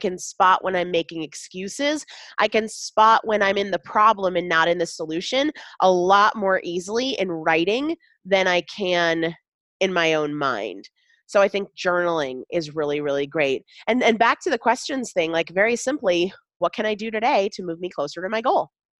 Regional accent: Sandwich, Massachusetts, United States; I'm from Sandwich, Massachusetts.

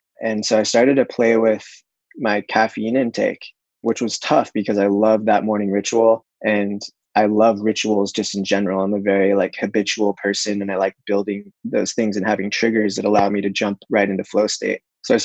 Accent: Santa Cruz, California, United States; Growing up in Santa Cruz

